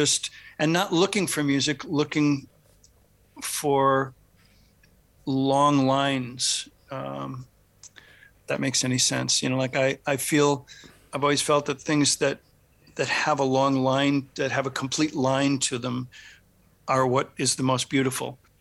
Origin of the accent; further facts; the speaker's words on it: Midwest, United States; I'm a Midwesterner and I need to fish and I need seasons.